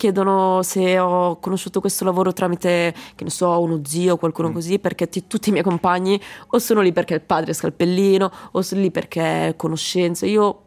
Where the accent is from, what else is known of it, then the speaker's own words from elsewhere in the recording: Lugano, Ticino, Switzerland; also born or lived in Colombia; io sono colombiana, sono nata in Colombia, sono stata adottata un anno e mezzo, sono cresciuta a Lugano, fino ai 14 anni ho vissuto con la mia famiglia a Lugano